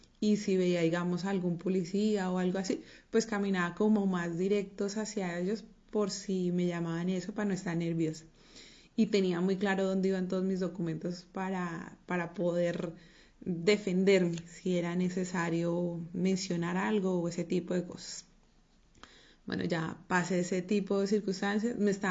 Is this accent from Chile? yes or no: no; Colombia; moved away as an adult; now in Spain; Yo decidí viajar porque dentro de lo que estaba haciendo en mi país, que es Colombia, ya veía que no tenía como que en qué más trabajar